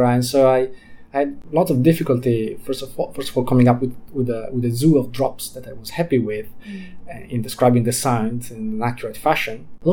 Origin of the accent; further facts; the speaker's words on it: Switzerland; first language Italian; English is a second language; having Italian origins, although I grew up in Switzerland, and Italian being my mother tongue